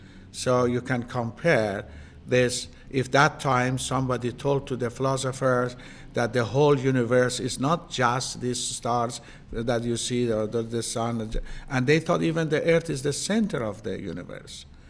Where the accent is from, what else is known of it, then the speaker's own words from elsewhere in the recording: Australia; I come from Australia. I have actually lived in four continents of the world, and I have traveled extensively around the world.